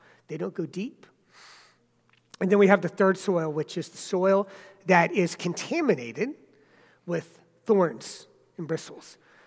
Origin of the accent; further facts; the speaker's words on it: South Carolina, United States; born there; So I was born in South Carolina